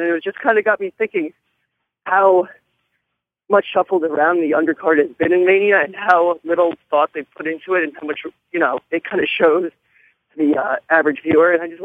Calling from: New York, United States; from New York.

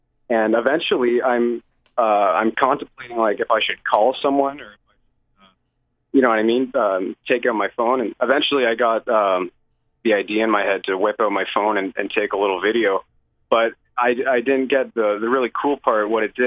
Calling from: Ontario, Canada; from Canada, Ontario.

